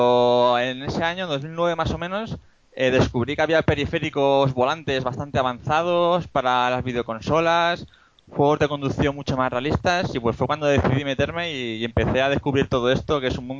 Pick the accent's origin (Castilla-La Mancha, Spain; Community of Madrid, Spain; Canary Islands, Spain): Castilla-La Mancha, Spain; Guadalajara; yo soy un chico de Guadalajara, que tengo 25 años.